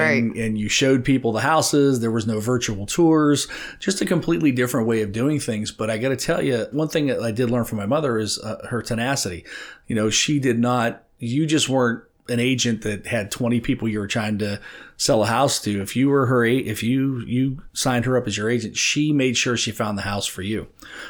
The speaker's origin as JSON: {"language": "English", "town": "Brookfield", "region": "Ohio", "country": "United States", "tie": "born or raised there", "said": "I grew up in Brookfield, Ohio."}